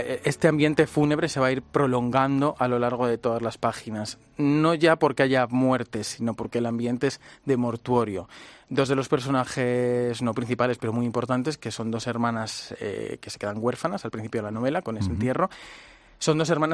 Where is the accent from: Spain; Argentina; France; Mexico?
Spain; Zamora, Castile and León; now in Madrid, Spain; yo soy de Zamora, vengo a Madrid